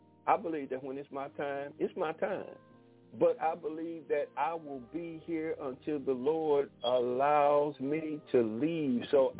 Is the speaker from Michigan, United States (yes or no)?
yes; Detroit, Michigan, United States; now in Pine Bluff, United States; I grew up in Detroit, spent 40 years growing up in Detroit, but I had to come back home down south to Pine Bluff, Arkansas, where I'm broadcasting now, which is my birthplace.